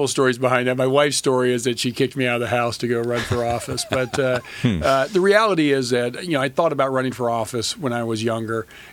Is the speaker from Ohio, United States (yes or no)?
yes; Columbus, Ohio, United States; The quick background is I was born and raised in Columbus, Ohio, and as I mentioned, the youngest of four.